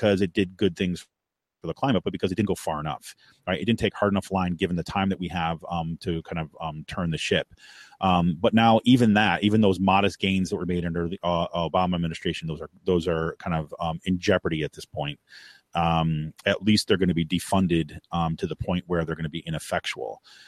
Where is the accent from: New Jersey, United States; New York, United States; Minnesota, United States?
New York, United States; Maryland joins a bunch of other states in banning fracking, including my home state of New York.